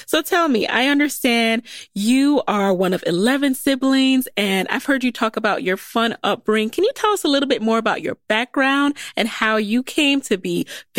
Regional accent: Bronx, New York, United States; I grew up in the Bronx and I never knew that technically people would look down on me

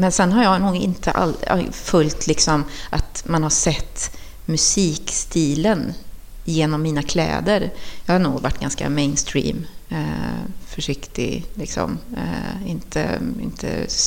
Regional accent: Västra Götaland County, Sweden; som också var från miljonprogramsområde på samma sätt som jag var uppväxt på Kronogården.

